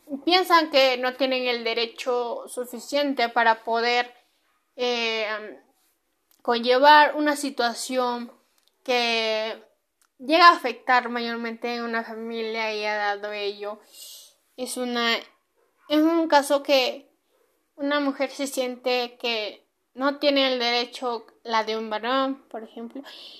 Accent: Peru; poder respetarnos mutuamente como ciudadanos peruanos que somos

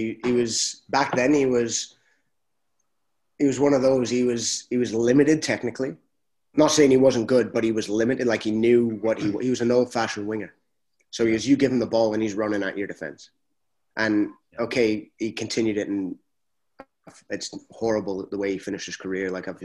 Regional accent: Canada; also born or lived in Scotland; Okay, I was born in Scotland. My family's all Scottish, but I'm Canadian. Mm-hmm. Always have been.

